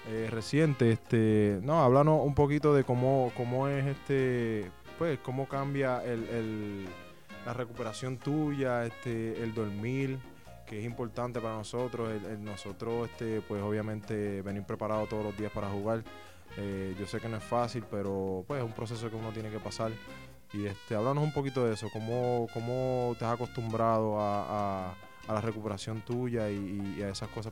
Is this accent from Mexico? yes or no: no; San Juan, Puerto Rico; Yo soy de Puerto Rico, nací y crecí en San Juan, Puerto Rico